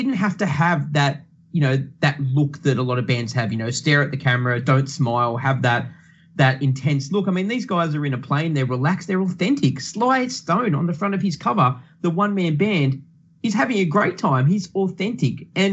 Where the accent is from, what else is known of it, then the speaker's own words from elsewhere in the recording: Australia; obviously I'm from Australia.